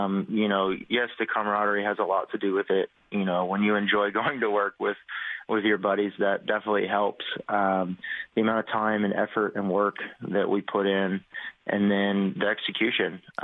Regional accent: Oklahoma, United States; So growing up in Oklahoma, I've literally never been to a hockey game.

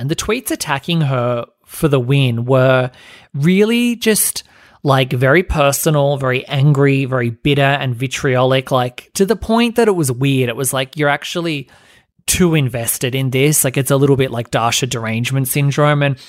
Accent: Australia; I'm Australian

